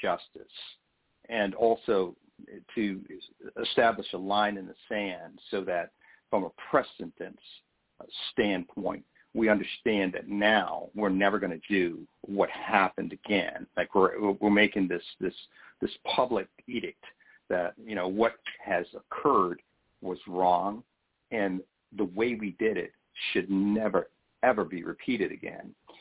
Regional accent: Virginia, United States; I'm from the Hampton Roads area, so I was very familiar with what happened

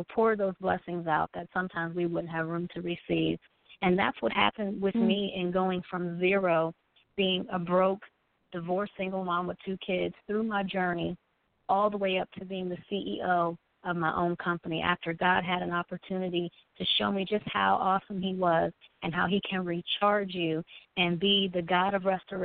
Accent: Harrisburg, Pennsylvania, United States; also born or lived in New Jersey; And when I was living in New Jersey, and I'm originally from Harrisburg, PA, but at the time I was living in New Jersey

